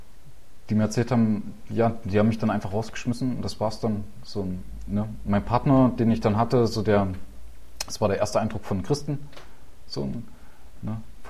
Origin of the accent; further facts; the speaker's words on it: Leipzig, Saxony, Germany; ich komme komme aus Leipzig, da bin ich zum Glauben gekommen.